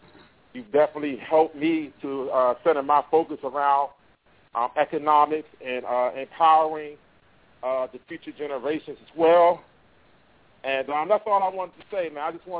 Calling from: Washington, District of Columbia, United States; I'm calling from Washington, D.C.

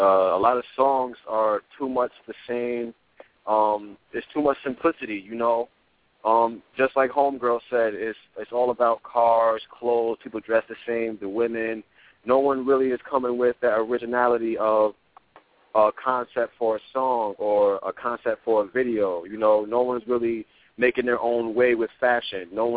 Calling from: Albany, New York, United States; I'm calling in from Albany, New York, upstate.

